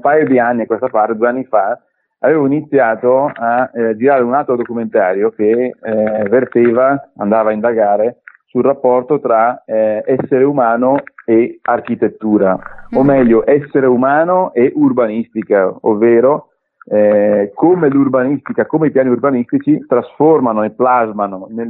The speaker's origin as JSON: {"language": "Italian", "town": "Brescia", "region": "Lombardy", "country": "Italy", "tie": "born or raised there", "said": "ho i genitori del Marocco, ma io sono praticamente nato e cresciuto qui in Italia, a Brescia, in piena Lombardia, in piena Padania, come si suol dire, e sono cresciuto con un certo tipo di urbanistica, sono cresciuto con un certo tipo di visione del territorio."}